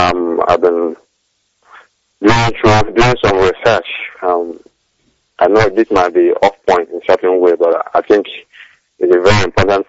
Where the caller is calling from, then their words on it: United Kingdom; I'm calling from the UK.